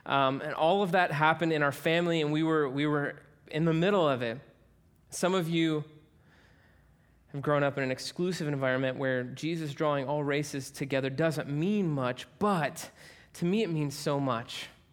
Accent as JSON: {"language": "English", "town": "Newark", "region": "Ohio", "country": "United States", "tie": "born or raised there", "said": "I grew up in Newark, Ohio. Not New Jersey, Newark, Ohio."}